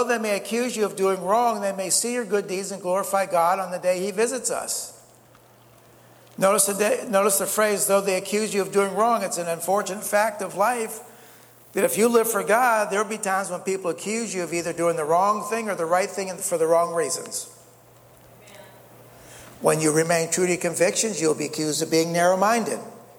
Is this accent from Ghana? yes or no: no; United States; But I mean, you know, growing up in America, you know, most of my life